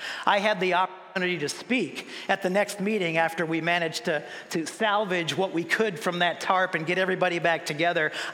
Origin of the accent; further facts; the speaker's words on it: California, United States; I grew up in, my Jackie and I both, we grew up in Southern California.